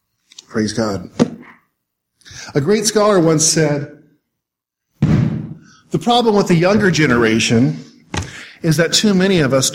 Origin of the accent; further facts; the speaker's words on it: Jerome, Idaho, United States; Remember, I'm a small-town kid. We came a long ways from Jerome, Idaho to Portland, Oregon for Winter Youth Convention.